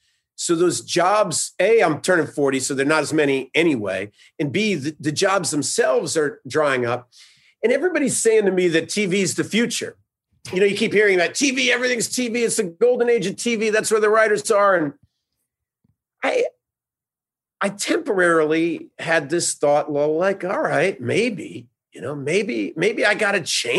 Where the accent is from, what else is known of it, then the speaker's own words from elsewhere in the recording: New Jersey, United States; It's rare to see a Yankee fan turn into a Mets fan or a Knicks fan into a Nets, but I grew up in Jersey and often thought about being a Nets fan.